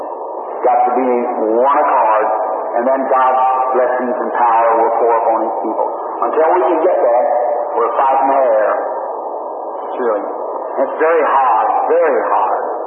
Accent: United States; born there; I'm an American. I was born here in America.

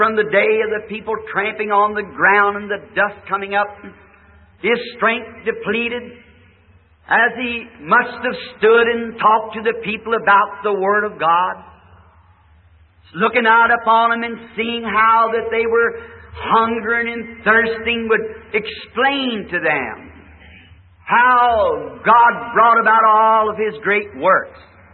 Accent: the South, United States; I'm a Southerner, slow to begin with.

